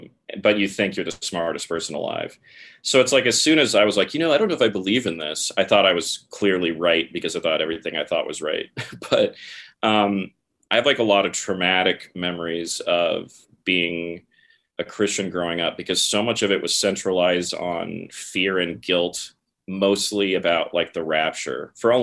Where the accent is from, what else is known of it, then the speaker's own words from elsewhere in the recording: Arizona, United States; I'd never even heard of anti-Semitism outside of Schindler's List growing up in Arizona. And like, so I get to Iowa and it's just so much.